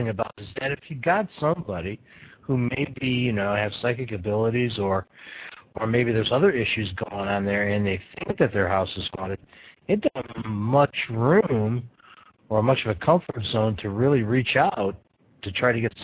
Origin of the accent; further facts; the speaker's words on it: Michigan, United States; I mean, I'm originally from Michigan